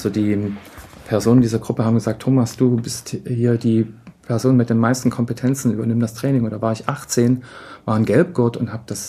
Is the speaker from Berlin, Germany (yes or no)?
no; Zittau, Saxony, Germany; ich komme aus der Oberlausitz, ich bin Zittauer